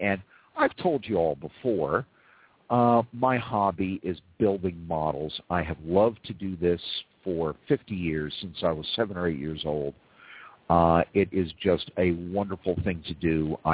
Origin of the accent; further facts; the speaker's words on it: Manhattan, New York, United States; I'm from Manhattan. I was born in Manhattan, and I grew up in Manhattan.